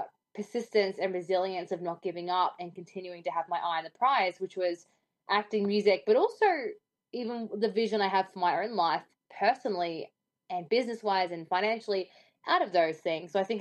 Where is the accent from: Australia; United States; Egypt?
Australia; I think it's just right. Being an Australian. I just say fuck a lot